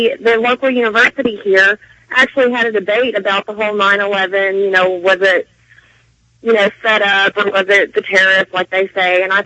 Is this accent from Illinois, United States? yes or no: no; Portsmouth, Arkansas, United States; I'm from Portsmouth, Arkansas